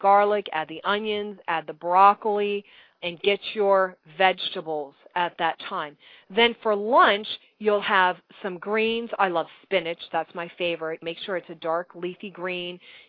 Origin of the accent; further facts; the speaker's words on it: New Jersey, United States; But today I gave you kind of the, I'm from New Jersey. What can I tell you?